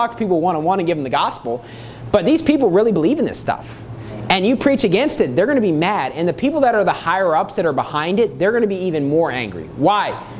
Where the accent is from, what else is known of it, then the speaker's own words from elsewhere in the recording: United States; now in Philippines; Because when you read the Bible, it almost seems bizarre growing up in America as they're talking about all these idols and these fish gods and everything